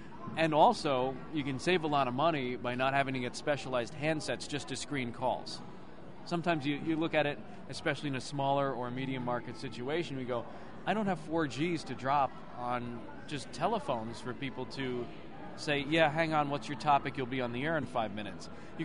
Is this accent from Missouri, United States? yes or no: no; New York, United States; I can say New York, I'm from New York